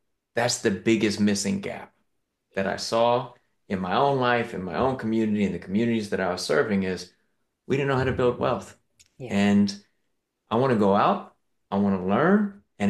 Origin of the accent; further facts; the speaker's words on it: New York, United States; Well, I'm originally from New York, and I know you're West Coast